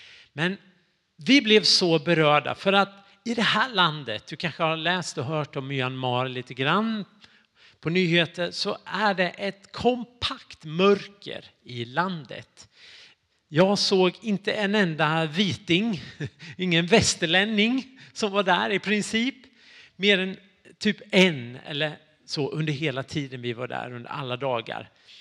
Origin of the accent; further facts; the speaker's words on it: Småland, Sweden; Och så Småland då. Jag är från Småland.